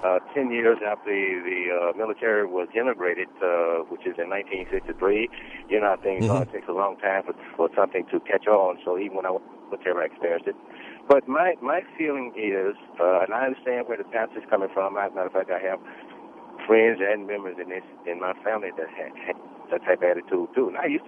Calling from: Texas, United States; Okay, I'm calling from Texas.

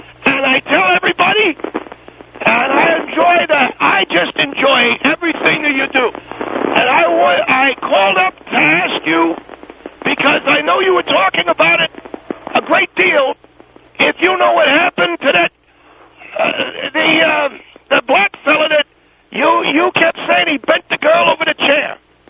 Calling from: Ventura, California, United States; Phil, this is … I'm calling from Ventura, California.

